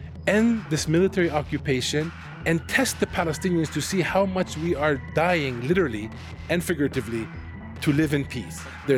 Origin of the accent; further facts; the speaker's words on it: Youngstown, Ohio, United States; born there; So I was born in Youngstown, Ohio, for example. Still a Palestinian, but I happen to be a Palestinian who was born in America.